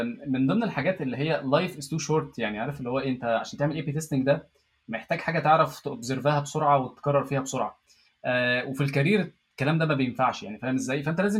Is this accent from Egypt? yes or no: yes; Egypt; moved away as an adult; انا كنت عايز اطلع من مصر، فاهم ازاي؟ فانا بالنسبه لي اي حاجه تطلعني من مصر انا هاخدها